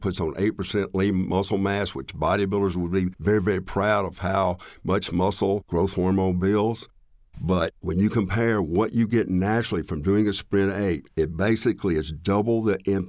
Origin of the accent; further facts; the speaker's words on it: Tennessee, United States; accent: Southern; as you can tell by the accent, I'm a Southerner, born and raised in Tennessee. I'm over age 60.